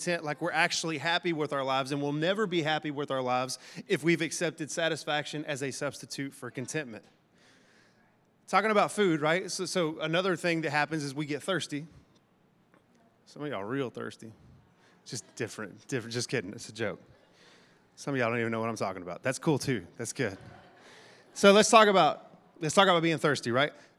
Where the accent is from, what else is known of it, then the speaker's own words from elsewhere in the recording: Texas, United States; Of course, listen, we're from Texas, so we understand towns with ridiculously weird names that we can't pronounce, that nobody knows.